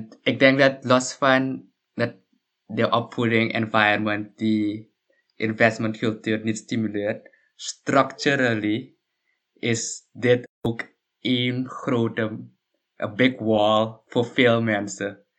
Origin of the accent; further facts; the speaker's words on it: Suriname; wat heb je ook meegemaakt qua als Surinamer, vooral, want ik heb die journey ook gedaan